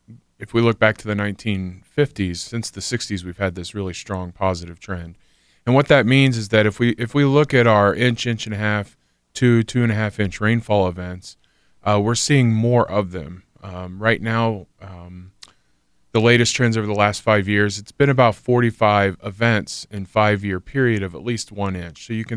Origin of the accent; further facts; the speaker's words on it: Miamisburg, Ohio, United States; Yeah, Miamisburg.